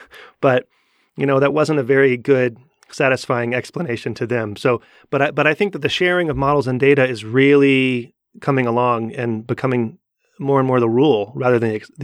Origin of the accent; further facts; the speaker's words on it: Netherlands; English is a second language; when I visit the Netherlands, my home country.